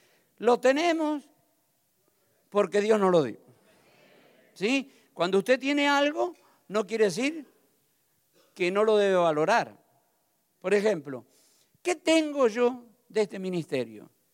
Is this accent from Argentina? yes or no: yes; Argentina; now in Miami, United States; Pero aquí yo soy argentino.